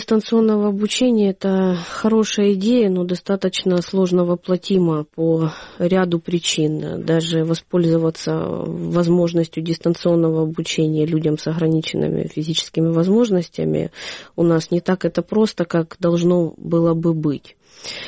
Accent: Debaltseve, Donetsk Oblast, Ukraine; now in Lysychansk, Ukraine; Да, я сама из Дебальцева. Я перемещалась в Лисичанск.

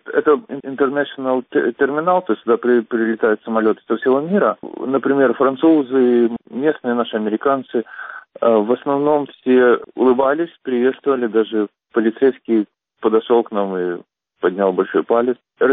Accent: Kyiv, Ukraine; moved away as an adult; also born or lived in Belarus / Siberia; now in United States; Да, я из Киева. Я по национальности, по крови, я еврей. Я закончил школу в Киеве и уехал в Белоруссию, и учился в институте уже в Белоруссии. После Белоруссии я по распределению попал в Сибирь

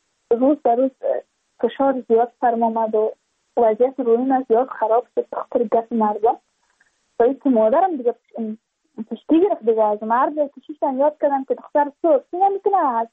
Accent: Badakhshan, Afghanistan; چون ما از بدخشان هستیم

